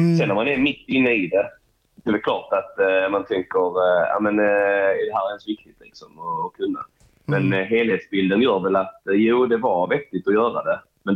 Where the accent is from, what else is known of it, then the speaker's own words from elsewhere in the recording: Helsingborg, Skåne, Sweden; Ja, omkring Helsingborg är jag uppvuxen.